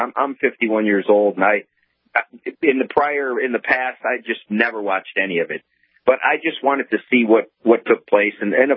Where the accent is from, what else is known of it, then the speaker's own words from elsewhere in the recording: Germany; I'm 51. I look back. I'm from Germany, and I look back at my relatives